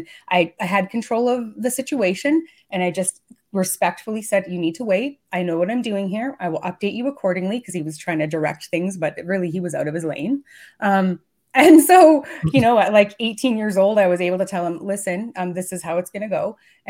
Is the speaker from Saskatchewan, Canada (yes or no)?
no; Alberta, Canada; I grew up in Northern Alberta in Canada.